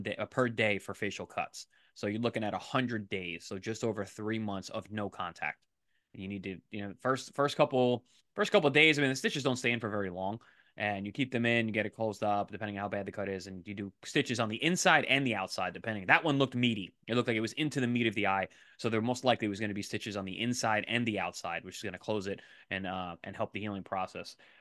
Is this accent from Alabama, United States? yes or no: no; New York, United States; I came up from New York and we spar hard.